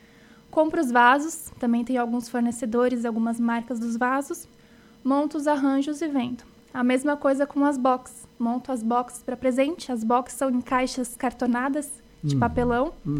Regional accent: Urussanga, Santa Catarina, Brazil; Sou natural de Uruçanga.

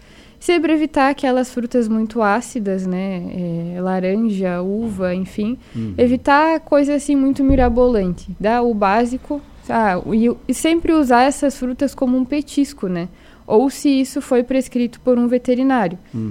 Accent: Santana do Livramento, Rio Grande do Sul, Brazil; Eu estudei lá no Oeste Catarinense, certo. Mas eu sou de Santana do Livramento.

